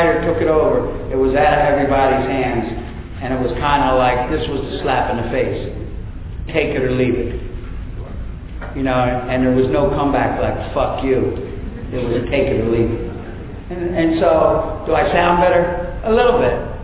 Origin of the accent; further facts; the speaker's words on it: East Coast, United States; and I'm from the East Coast, and we're kind of proud of what we got going on here.